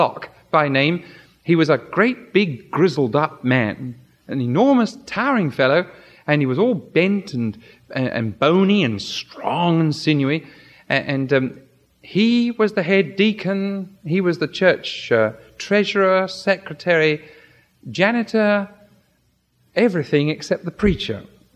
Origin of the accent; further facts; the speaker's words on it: England, United Kingdom; now in United States; it's obvious by my speech and by some of my habits and background that I'm not American, I'm English.